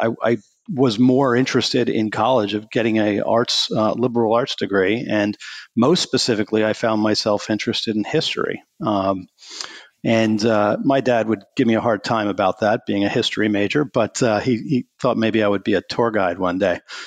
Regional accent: New York, United States; And I grew up in Southern New York, actually just northwest of New York City.

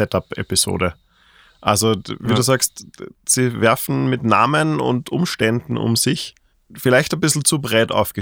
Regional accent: Salzburg, Austria; born there; Ich meine, als gebürtiger Salzburger ist man ja aufgewachsen mit dem Tod des alten reichen Mannes, nicht?

